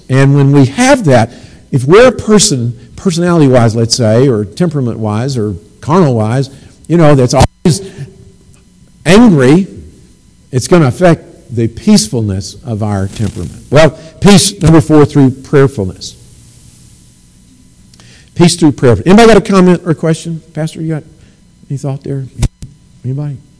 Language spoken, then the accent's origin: English; Alabama, United States; I was a southerner from Alabama.